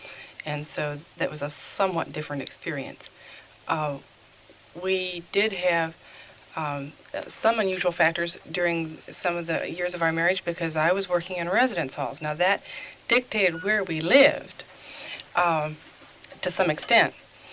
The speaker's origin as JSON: {"language": "English", "region": "Ohio", "country": "United States", "tie": "born or raised there", "said": "whether we wanted to stay in a particular area that we grew up in Ohio, should we indeed try to stay in Ohio."}